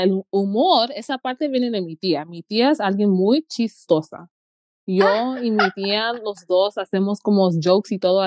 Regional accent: Trujillo, Colón, Honduras; yo me crié en Trujillo, Colón, es una ciudad en Honduras que es puro garífunas. Hay un poco que no son garífunas, pero es una ciudad que es mayormente garífunas.

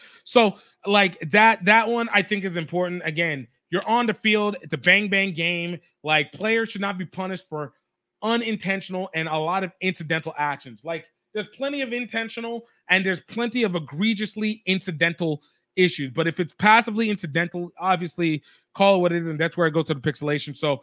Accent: Nigeria; we have a tough couple of games as a Nigerian.

